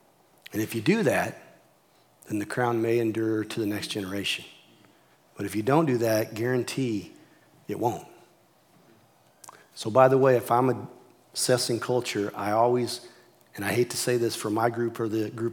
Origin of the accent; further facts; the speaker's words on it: Missouri, United States; where I was raised in Iron and Reynolds County, it's very like Scotch-Irish, clannish